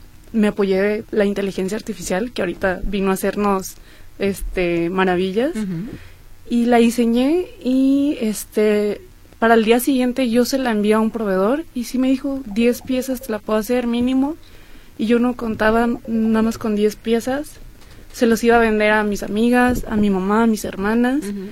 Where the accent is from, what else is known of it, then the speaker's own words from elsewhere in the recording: Jalisco, Mexico; yo pues soy muy fan de Jalisco, uh-huh. de donde somos.